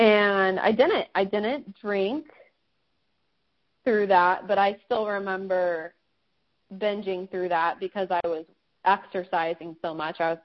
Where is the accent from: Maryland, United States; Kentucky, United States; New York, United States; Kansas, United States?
Kansas, United States; I am from Kansas. There's absolutely nothing to do there besides make your own fun, which we definitely did a lot of.